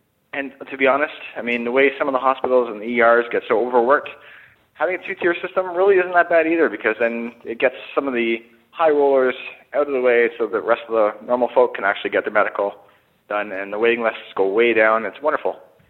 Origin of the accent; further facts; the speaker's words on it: Ontario, Canada; now in Vancouver, Canada; I'm from Ontario originally. I moved over to Vancouver 10 years ago, and one thing I miss dearly is the snow.